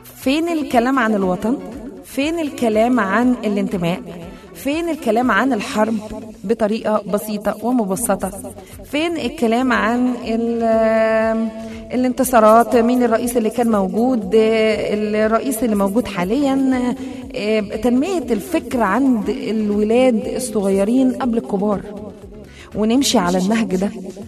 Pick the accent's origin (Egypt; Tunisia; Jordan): Egypt; وتقول له أنا مصري، تحس كده باعتزاز وتحس بحنين وتحس إن أنت لا، ده وطني، ده ما يتبدلش